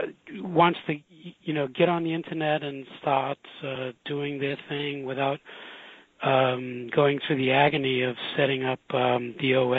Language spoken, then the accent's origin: English; San Francisco, California, United States; I'm from San Francisco.